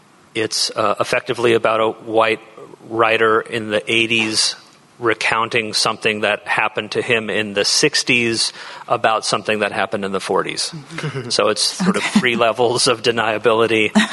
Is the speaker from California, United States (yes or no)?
yes; Auburn, California, United States; Placer County that I grew up in, I grew up in Auburn, the town I still live in. It was about 6,000 people. I had sort of an idyllic country childhood.